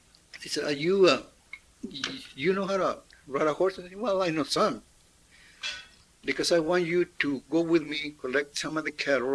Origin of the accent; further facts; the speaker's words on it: California, United States; born there; I was born in California, I'm going back.